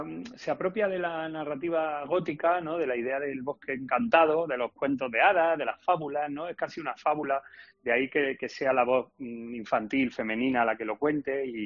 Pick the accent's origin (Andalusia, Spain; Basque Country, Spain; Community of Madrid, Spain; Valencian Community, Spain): Andalusia, Spain; Granada; yo soy de Granada, Belén es de Málaga, tenemos un vínculo andaluz